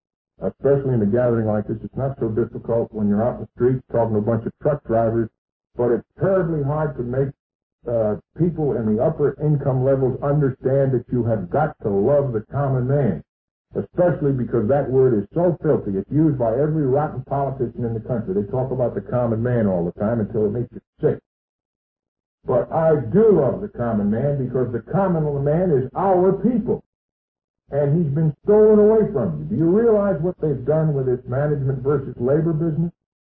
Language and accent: English; Maine, United States; I'm a Yankee from Maine